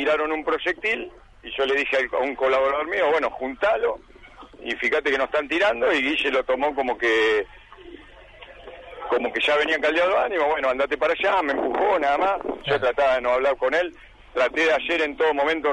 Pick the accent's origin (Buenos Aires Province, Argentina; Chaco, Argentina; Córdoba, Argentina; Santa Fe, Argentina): Buenos Aires Province, Argentina; Bahía Blanca; no nos conocemos porque yo soy de Bahía